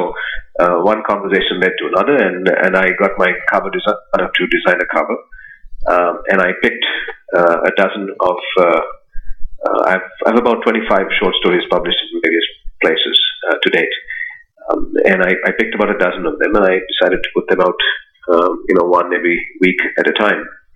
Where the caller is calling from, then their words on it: Cobourg, Ontario, Canada; Coburg, Ontario. It's a nice little beach town on the about an hour out of Toronto.